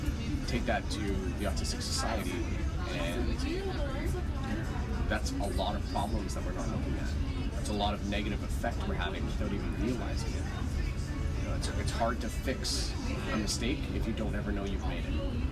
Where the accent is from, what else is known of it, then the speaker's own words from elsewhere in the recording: Toronto, Ontario, Canada; now in Pickering, Canada; I grew up in Toronto and moved out here last year when I started the business.